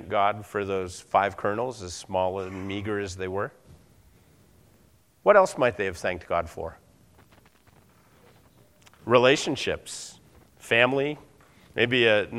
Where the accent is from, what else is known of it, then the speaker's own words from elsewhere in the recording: New England, United States; I mean, I come from New England, and the weather's a little different.